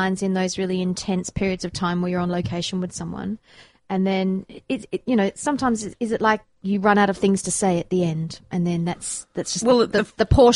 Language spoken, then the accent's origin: English; Perth, Western Australia, Australia; now in Melbourne, Australia; I'm from Perth, and that was certainly a gear shift for me.